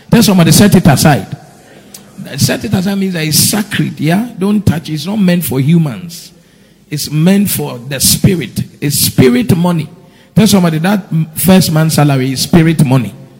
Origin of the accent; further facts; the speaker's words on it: Cape Coast, Central Region, Ghana; When I was very young, growing up in Cape Coast, by maybe 8, I used to walk to school on my own.